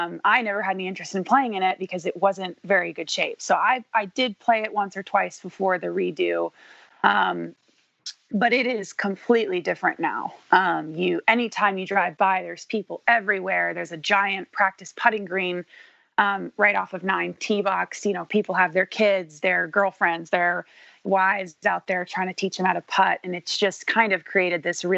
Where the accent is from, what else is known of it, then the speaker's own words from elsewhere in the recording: Maitland, Florida, United States; I grew up in Maitland, which is about a mile from Winter Park. So we kind of grew up in the Winter Park, Maitland area. It's just north of Orlando